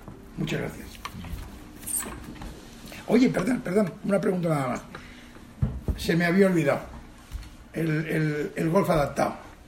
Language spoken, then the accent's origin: Spanish; Alicante, Valencian Community, Spain; yo no soy de Elche, soy de Alicante